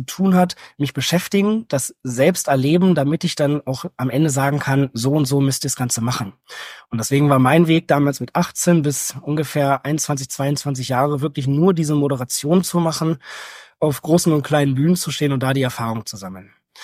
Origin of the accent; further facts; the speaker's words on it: Hildesheim, Lower Saxony, Germany; now in Hannover, Germany; Ich komme ursprünglich aus Hildesheim, wohne mittlerweile in Hannover.